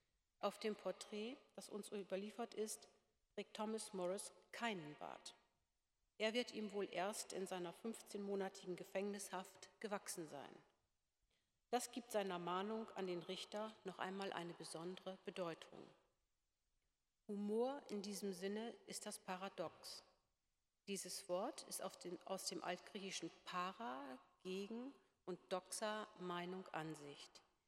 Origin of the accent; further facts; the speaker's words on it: Lower Saxony, Germany; Zu Hause sprechen wir Plattdeutsch. Im Oldenburger Land, wo ich groß geworden bin, ist das Platt noch heute relativ verbreitet.